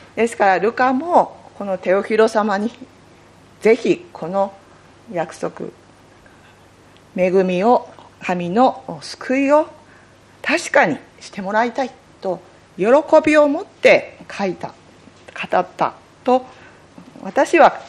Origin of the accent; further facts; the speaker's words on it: Saitama, Japan; 海なし県の埼玉で育って